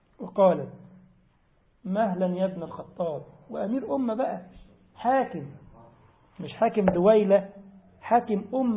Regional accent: Egypt; رجل بيعمل عمرة من بلدنا مصر

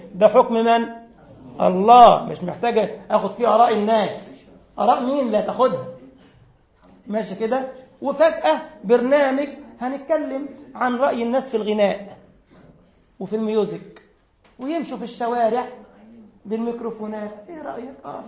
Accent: Egypt; لما يخلي زي ما بيقول عندنا في مصر يخلي الأقرع يشد في شعر إيده

